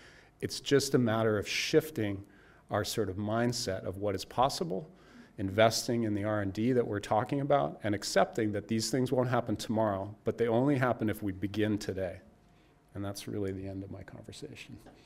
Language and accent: English; Canada; as a Canadian